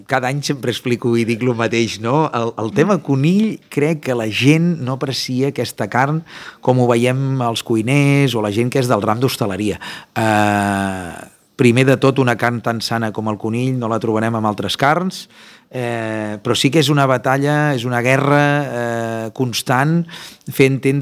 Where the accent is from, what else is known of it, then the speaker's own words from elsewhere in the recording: Vilafant, Catalonia, Spain; considero que Vilafant és casa, és poble, és on te vaig néixer a les Forques